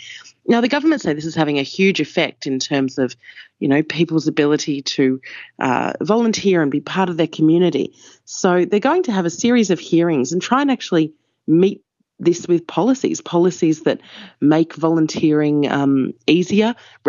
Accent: Victoria, Australia; Yeah, this is my home state.

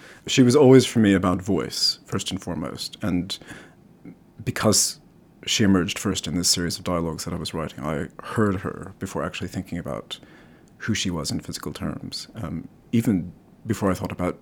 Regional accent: United States; as an American living abroad, in a moment that felt often very dystopian

